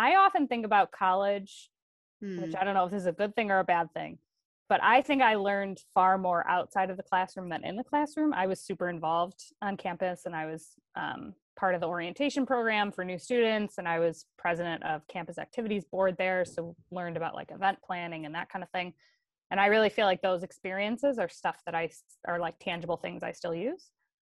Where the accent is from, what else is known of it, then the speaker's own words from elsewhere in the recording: Park Ridge, United States; So, so I grew up in Park Ridge and grew up in the church. I was baptized in the church. My family has been in Park Ridge Presbyterian Church for three generations.